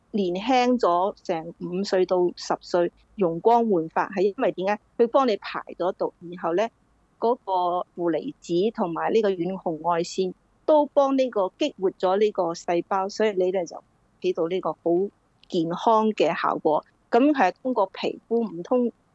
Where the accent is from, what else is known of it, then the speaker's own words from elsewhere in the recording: Guangdong, China; 同我哋广东人嘅保健身体咧